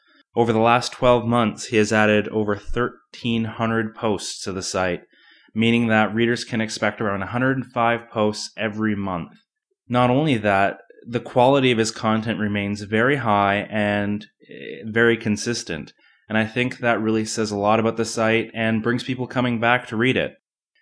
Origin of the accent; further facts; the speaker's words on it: Canada; I'm actually Canadian.